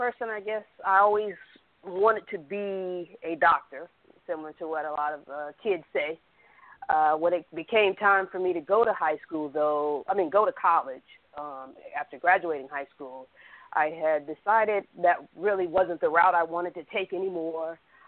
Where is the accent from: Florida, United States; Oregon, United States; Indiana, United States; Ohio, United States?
Florida, United States; Miami; now in Atlanta, United States; I'm originally from Miami, Florida.